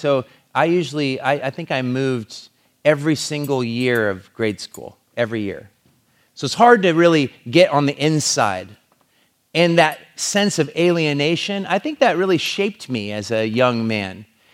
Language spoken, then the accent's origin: English; Longview, United States; we went to my hometown of Longview.